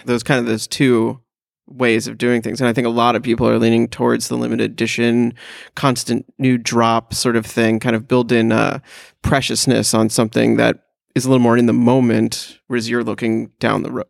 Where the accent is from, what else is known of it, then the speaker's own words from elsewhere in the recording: New York, United States; At least as a New Yorker, I think of the subways. That's my train.